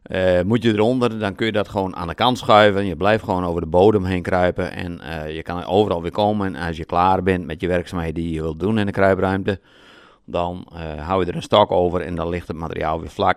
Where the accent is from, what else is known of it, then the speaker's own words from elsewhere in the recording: Drachten, Friesland, Netherlands; now in Akkrum, Netherlands; ik ben in Drachten opgegroeid. En ja, dan ben ik mijn vrouw tegengekomen. En toen zijn wij uiteindelijk via omdwalingen in Akrum terechtgekomen.